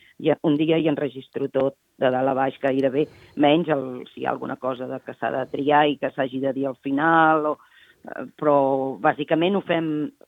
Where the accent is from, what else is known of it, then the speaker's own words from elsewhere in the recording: Barcelona, Catalonia, Spain; Mira, jo sóc de Barcelona, però estem vivint ara ja fa uns anys a Corbera de Llobregat.